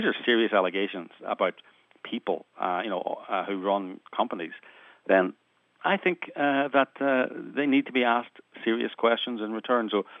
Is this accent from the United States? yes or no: no; Northern Ireland, United Kingdom; Well, I'm from Northern Ireland. If you want somebody who's calm and not duking it out, you'll have to go somewhere else.